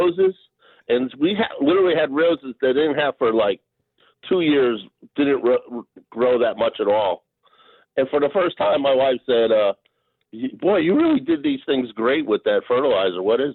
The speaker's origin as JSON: {"language": "English", "town": "Bronx", "region": "New York", "country": "United States", "said": "I'm from the Bronx in New York, and my wife's from Illinois"}